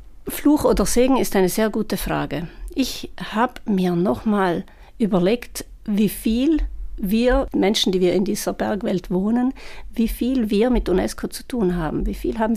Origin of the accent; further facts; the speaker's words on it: Jochgrimm, Trentino-Alto Adige, Italy; ich bin aufgewachsen in Jochkrim, da ist das Weißhorn mit der Blätterbachschlucht, ist auch Teil.